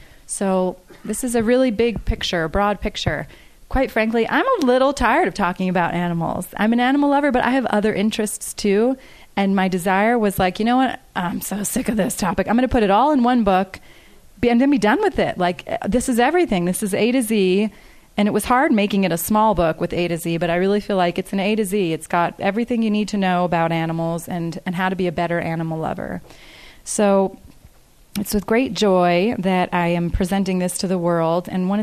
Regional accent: New Jersey, United States; I'm from New Jersey. Both my parents are New Yorkers. I was born and raised into a dynasty of swearing.

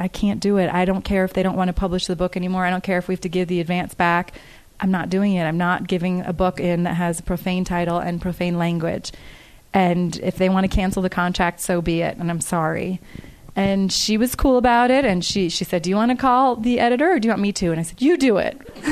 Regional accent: New Jersey, United States; I'm from New Jersey. Both my parents are New Yorkers. I was born and raised into a dynasty of swearing.

